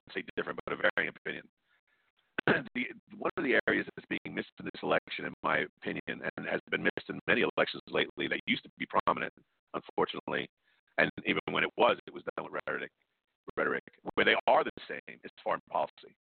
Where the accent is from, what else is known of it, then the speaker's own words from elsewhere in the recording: New York City, New York, United States; and believe me, I grew up in New York City